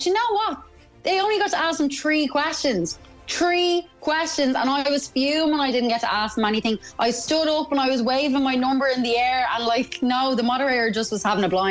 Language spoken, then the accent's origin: English; Ireland; accent: Irish; a guy just picked up on my Irish accent